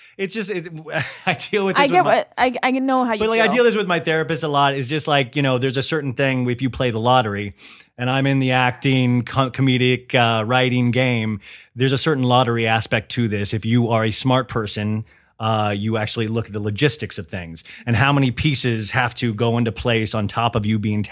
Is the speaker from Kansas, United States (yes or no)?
yes; Kansas, United States; wow, I'm from Kansas and now I'm here.